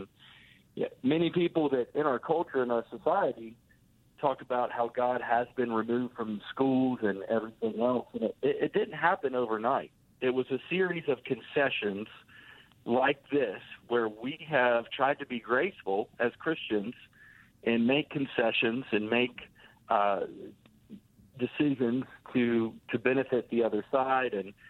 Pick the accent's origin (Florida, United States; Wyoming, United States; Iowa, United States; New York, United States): Florida, United States; now in Opelika, United States; because I'm from Central Florida, very different culture.